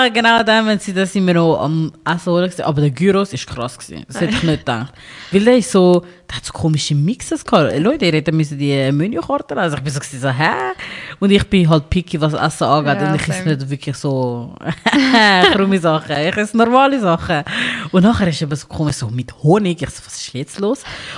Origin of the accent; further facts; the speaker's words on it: Zurich, Switzerland; vor allem eben ich als Zürcherin